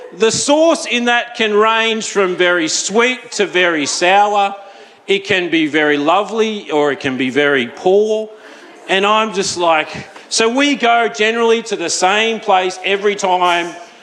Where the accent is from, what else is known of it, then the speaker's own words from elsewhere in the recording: Wagga Wagga, New South Wales, Australia; I'm from Wagga, I'm a country boy, you know, and I'm living in the city